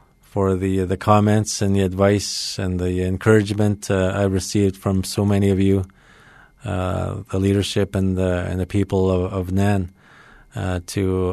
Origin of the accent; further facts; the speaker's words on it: Muskrat Dam, Ontario, Canada; I'm from Muskrat Dam, First Nation, a small community. It's right on the Severn River, and that's where I was raised, growing up.